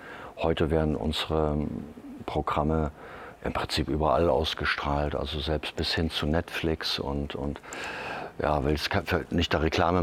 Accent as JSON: {"language": "German", "town": "Gotha", "region": "Thuringia", "country": "Germany", "tie": "born or raised there", "said": "Gotha ist meine Heimatstadt. Ich fühle mich der Stadt nach wie vor sehr verbunden. Ich mache ja auch einiges für Gotha. Und ich habe die Stadt auch erlebt, eben von Kindheit an im Wandel."}